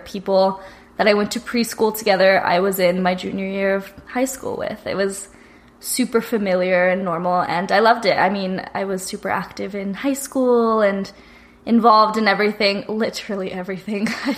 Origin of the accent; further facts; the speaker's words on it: Queen Creek, Arizona, United States; So I was raised in Queen Creek, Arizona, which I lived there for 17 years of my life.